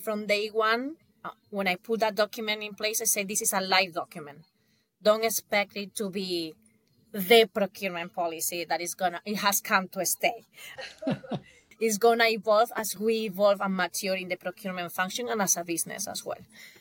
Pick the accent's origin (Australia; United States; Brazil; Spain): Spain; Granada, Andalusia; I know you are in Malaga, well, in Granada, my hometown.